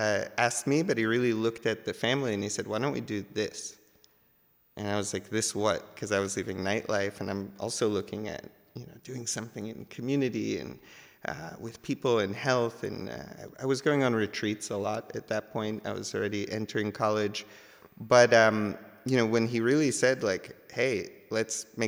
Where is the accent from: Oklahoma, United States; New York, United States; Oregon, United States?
New York, United States; Brooklyn; And I was like, oh, I could hustle. I'm from Brooklyn.